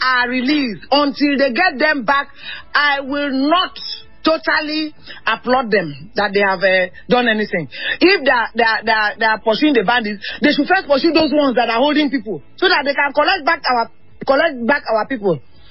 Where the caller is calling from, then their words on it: Gwagwalada, Federal Capital Territory, Nigeria; calling from Gwagwalada.